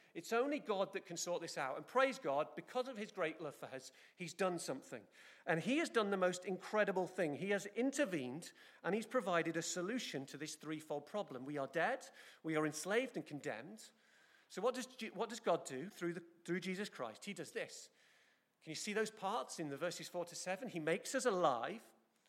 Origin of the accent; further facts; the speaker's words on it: England, United Kingdom; Josh is English. I am English.